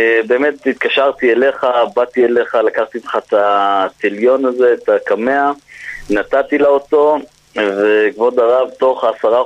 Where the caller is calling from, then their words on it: Jerusalem, Jerusalem District, Israel; מירושלים.